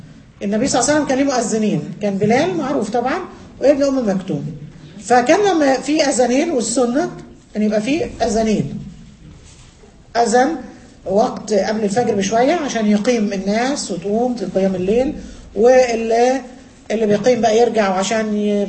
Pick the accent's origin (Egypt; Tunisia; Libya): Egypt; والعكس عندنا في مصر بقى تنطع زائد